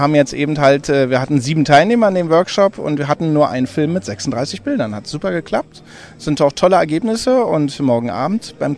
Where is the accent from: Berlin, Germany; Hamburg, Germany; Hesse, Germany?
Berlin, Germany; Ich komme aus Berlin.